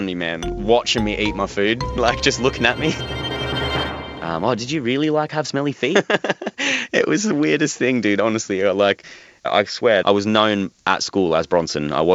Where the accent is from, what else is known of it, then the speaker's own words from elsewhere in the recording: Sydney, New South Wales, Australia; I'm from Sydney originally, and I am, how old am I, 27.